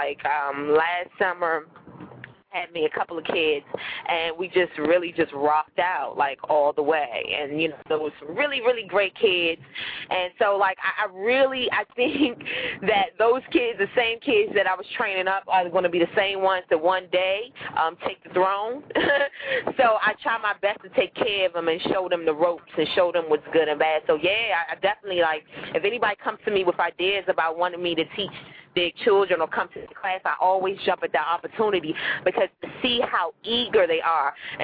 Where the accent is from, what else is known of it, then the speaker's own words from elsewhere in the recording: Hinesville, Georgia, United States; I'm from Hinesville. I know all about Northwestern.